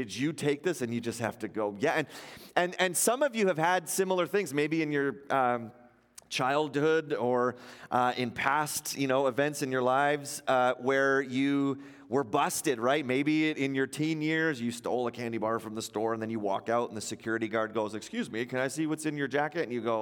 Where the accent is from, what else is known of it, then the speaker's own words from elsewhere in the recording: Ontario, Canada; Many of you know I grew up in Ontario